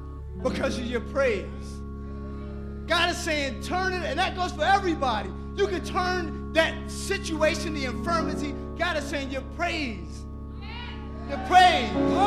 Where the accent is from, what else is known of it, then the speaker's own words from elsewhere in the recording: Philadelphia, Pennsylvania, United States; I told you I'm from Philly, so it's how we do.